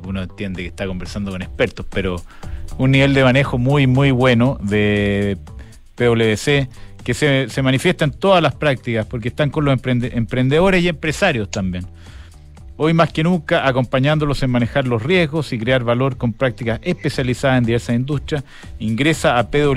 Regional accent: Chile; El orgullo como chileno.

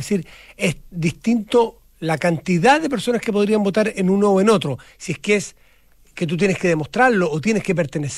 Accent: Chile; como chileno común y corriente como tú y yo, Nicolás.

